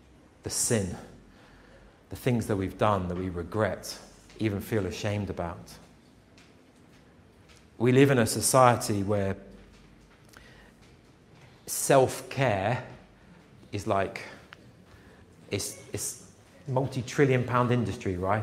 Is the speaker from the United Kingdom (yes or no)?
yes; England, United Kingdom; I don't, you know, I'm English as well, so I don't want to fuss